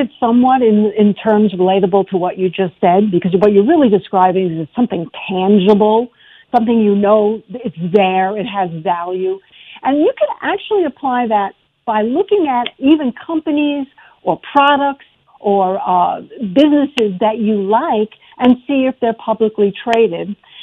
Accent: New York City, New York, United States; I grew up in Queens. My father was a mailman, and I went down to the floor with nothing.

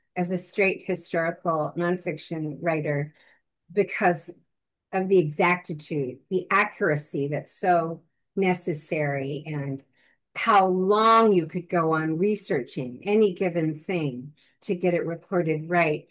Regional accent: Bakersfield, California, United States; also born or lived in Los Angeles / San Francisco / Sacramento; felt like when I moved from Bakersfield to Los Angeles for college, of course, there was that.

